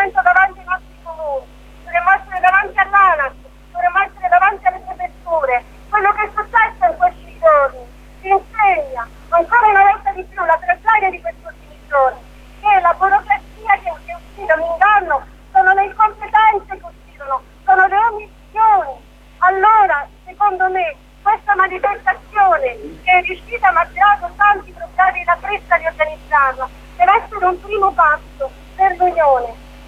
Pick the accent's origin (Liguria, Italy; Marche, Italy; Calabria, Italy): Marche, Italy; Arquata del Tronto; io sono originaria d'Arcuata